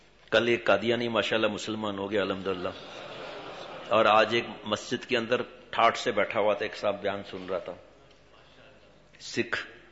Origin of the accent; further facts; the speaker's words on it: Karachi, Sindh, Pakistan; born there; میں تو کراچی میں پیدا ہوا